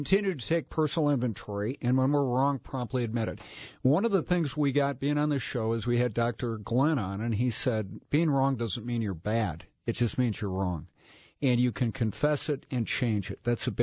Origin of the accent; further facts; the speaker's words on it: Ireland; No, and I'm Irish, so I can't do the one before either.